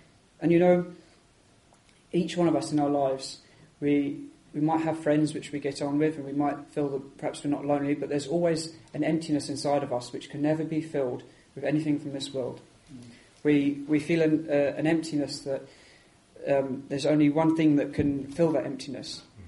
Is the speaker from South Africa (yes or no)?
no; England, United Kingdom; now in Wales; I moved to Wales as an Englishman